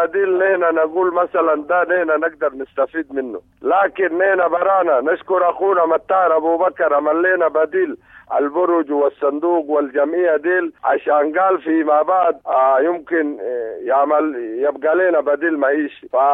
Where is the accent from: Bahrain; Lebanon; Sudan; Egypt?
Sudan; نحن سودانيين